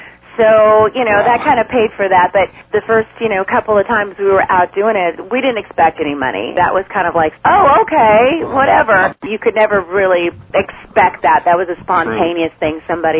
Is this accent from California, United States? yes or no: yes; Norwalk, California, United States; I'm coming from Norwalk, which we didn't have any hills or anything like that. It was all flatlands and tons of buildings.